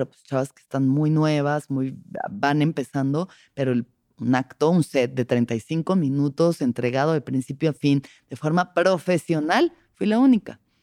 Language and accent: Spanish; Mexico